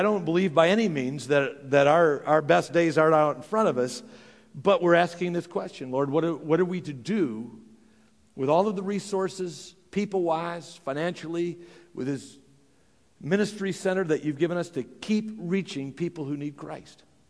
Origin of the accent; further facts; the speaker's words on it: Archbold, Ohio, United States; at my home church where I grew up back in Archbold, Ohio.